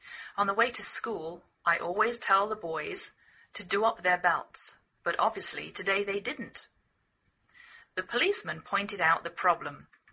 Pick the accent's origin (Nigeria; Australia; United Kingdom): United Kingdom; England; now in United States